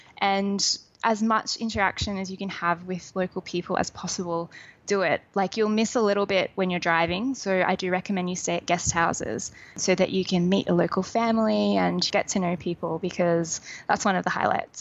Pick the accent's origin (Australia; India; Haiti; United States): Australia; I'm Australian. I'm not a beach person despite that.